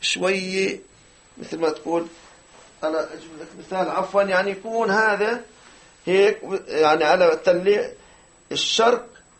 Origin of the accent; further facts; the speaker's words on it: Jenin Governorate, Palestine; في قرية أول ما بتوصل فقوعة، من فقوعة بتنزل، كانوا يروحوا على بيسان من يعني من سلسلة الجبال هذه اللي هي قريتنا.